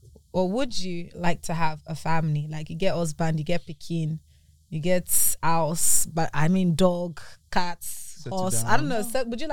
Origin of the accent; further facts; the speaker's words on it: Lagos, Nigeria; I'm from Lagos.